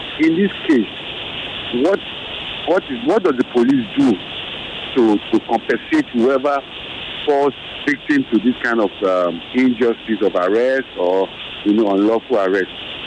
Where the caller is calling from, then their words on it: Ikeja, Lagos, Nigeria; I'm calling from Ikeja.